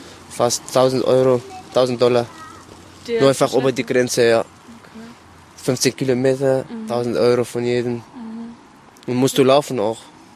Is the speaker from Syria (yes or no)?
yes; Syria; German is a second language; Ja, ich bin aus Syrien nach Türkei.